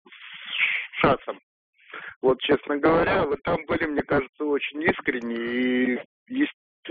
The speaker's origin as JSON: {"language": "Russian", "region": "Vladimir Oblast", "country": "Russia", "said": "Владимирская область."}